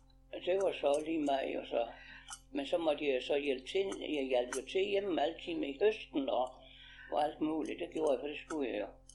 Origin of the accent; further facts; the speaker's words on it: Miskov, Region of Southern Denmark, Denmark; Ja, vi er fra Miskov, så flyttede vi ned i Vingården.